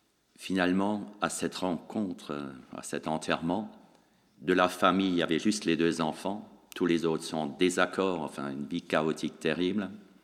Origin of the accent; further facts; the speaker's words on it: Grand Est, France; Et nous venons de la région de Strasbourg. D'ailleurs, vous le remarquerez à mon accent, il est un peu différent de l'accent belge, mais il est bien prononcé.